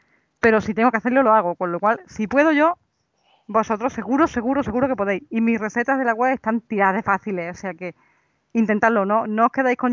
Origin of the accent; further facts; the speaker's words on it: Córdoba, Andalusia, Spain; accent: Andalusian; soy de Córdoba, España, por eso este acentito andaluz que Dios me ha dado. Y bueno, tengo 35